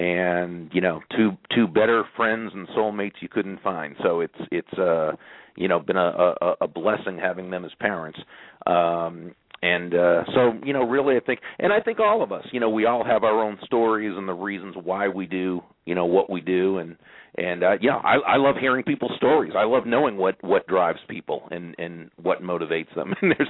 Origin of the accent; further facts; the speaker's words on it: Massachusetts, United States; I grew up in Massachusetts, as you know, and we all, my sister, her husband, my bro, we all live down here, very close to each other.